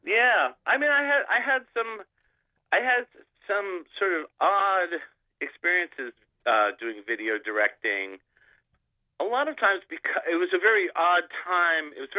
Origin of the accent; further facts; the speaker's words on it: New England, United States; I'm from New England. I grew up with like very preppy clothes.